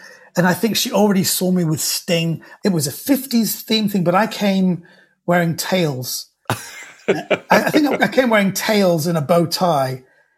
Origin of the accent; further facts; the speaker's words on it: United Kingdom; And I said, yeah, but I was born and raised in Britain.